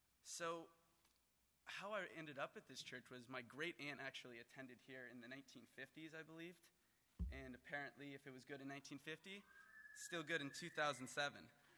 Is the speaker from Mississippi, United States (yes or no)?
no; Westlake Village, California, United States; I'm purportedly graduating from the University of California, Berkeley in 2 weeks. I'm originally from Westlake Village, down south